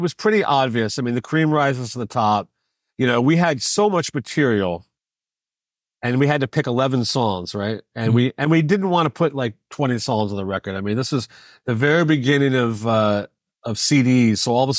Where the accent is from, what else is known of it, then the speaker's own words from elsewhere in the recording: Dallas, Texas, United States; I grew up with him in Dallas.